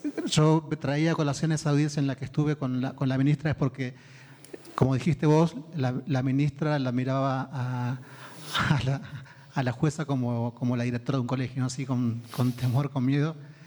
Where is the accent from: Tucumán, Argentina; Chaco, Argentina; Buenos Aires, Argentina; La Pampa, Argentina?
Buenos Aires, Argentina; soy de Villa 20.